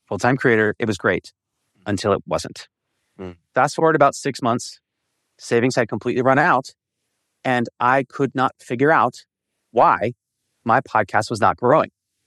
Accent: Philadelphia, Pennsylvania, United States; a company that was started in Philly, which is my hometown.

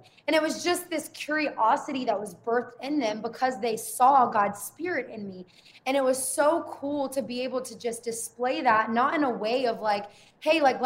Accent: the South, United States; I grew up in the church. I was pursuing, you know, being a pastor. I went to seminary. I grew up in the South.

